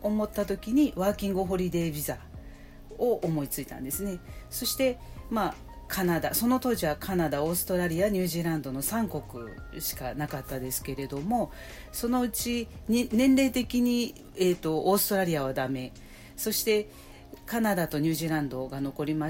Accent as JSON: {"language": "Japanese", "region": "Osaka", "country": "Japan", "moved": "yes", "said": "私大阪人です、これあかんわという状態をで、いましたので"}